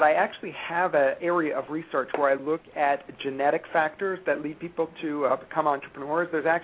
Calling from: Cleveland, Ohio, United States; Cleveland, Ohio.

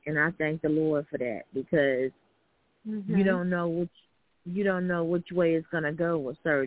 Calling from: Alabama, United States; calling from Alabama.

